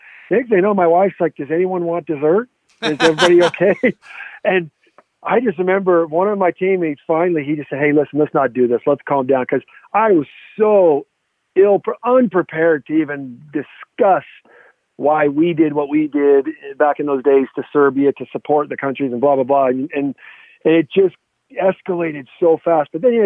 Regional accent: Salt Lake City, Utah, United States; I grew up in Salt Lake City, Utah, with a pleasant mother and father telling me to, hey, make sure you get good grades

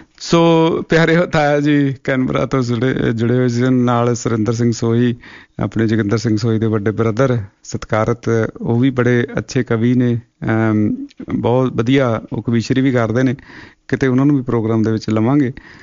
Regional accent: Bhaini Paswal, Punjab, India; now in Australia; ਇੱਦਾਂ ਲੱਗਾ ਜਿਵੇਂ 88 'ਚ ਪੰਜਾਬ 'ਚ ਹੜ੍ਹ ਹੋਇਆ, ਵੀ ਸਾਡੇ ਪਿੰਡ ਬਿਆਸ ਦਰਿਆ ਦੇ ਕੋਲ ਹੈ ਭੈਣੀ ਪਸਵਾਲ

